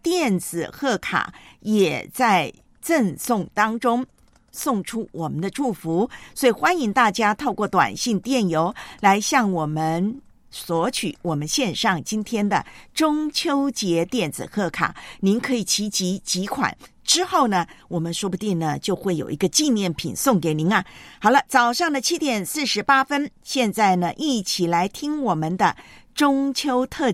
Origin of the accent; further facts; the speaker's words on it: Taiwan; now in Hong Kong; 因为呢，今天在我的老家呢，台湾呢是假日